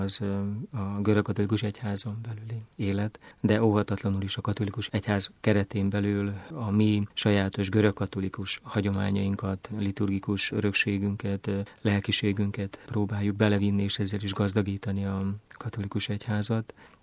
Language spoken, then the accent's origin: Hungarian; Zakarpattia Oblast, Ukraine; Mi Kárpátalján sohasem éreztük azt, hogy mi nem tartozunk Magyarországhoz. Én gyerekkoromtól fogva úgy nevelkedtem, hogy én magyar vagyok, és teljesen természetes volt az, hogy a környezetemben oroszul, ukránul beszéltek, de a szülőfalunkban, a családi házban ott csak magyarul beszélgettünk